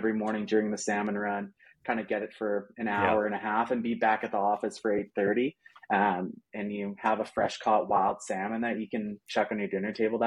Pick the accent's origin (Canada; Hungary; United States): Canada; British Columbia; And I guess just growing up in British Columbia, just they're just like a normal part of life, right?